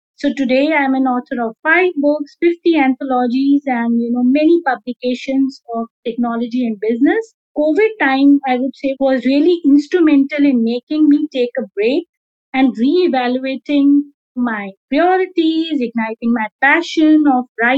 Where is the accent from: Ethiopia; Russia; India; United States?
India; now in Dubai, United Arab Emirates; I am an Indian expat living in Dubai for the last 15 years with my family.